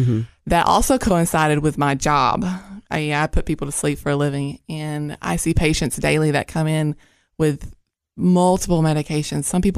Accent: Georgia, United States; now in Cookeville, United States; I'm originally from Georgia.

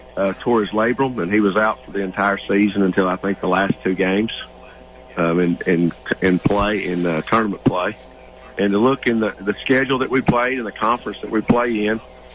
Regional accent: Tennessee, United States; I'm from Pickett County. The community has been really good to me. I had a great experience there as a kid growing up.

